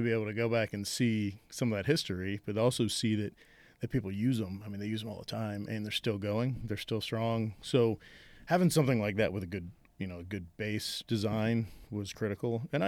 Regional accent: Georgia, United States; Right. Yeah, so I grew up in Georgia, kind of, you know, North Georgia outside of Atlanta.

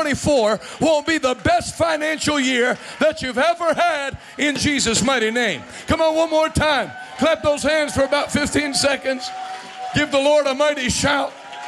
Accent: Bridgeville, Pennsylvania, United States; You know, I grew up in Bridgeville.

